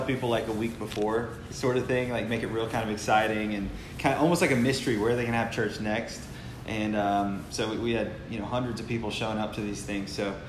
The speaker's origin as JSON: {"language": "English", "region": "Florida", "country": "United States", "tie": "born or raised there", "also_born_or_lived": "Gainesville, Florida / Tennessee", "said": "first off, I was born in Gainesville, Florida. Go Gators."}